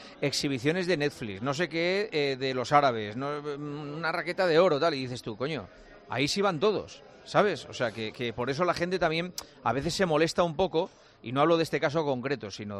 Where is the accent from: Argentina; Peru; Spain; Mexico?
Spain; estaremos pendientes del equipo español, porque somos de España.